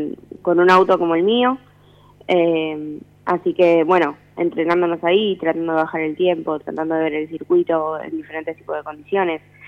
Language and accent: Spanish; Buenos Aires, Argentina; De Capital.